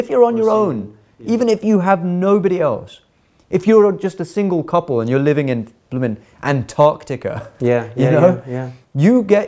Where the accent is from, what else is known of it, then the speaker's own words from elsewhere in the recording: London, United Kingdom; from places like London, from my hometown, London